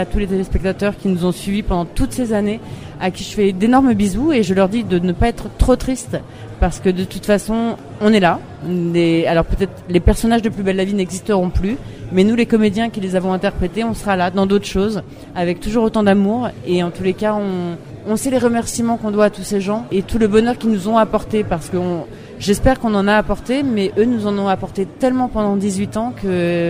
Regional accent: Paris, Île-de-France, France; Après, moi, je suis parisienne, donc c'est vrai que j'ai dit à un moment donné, bah, il va falloir qu'on rentre à Paris.

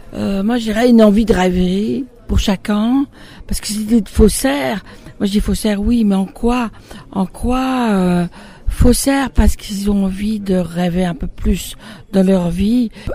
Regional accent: Belgium; Moi, j'en ai connu plein, comme je suis belge.

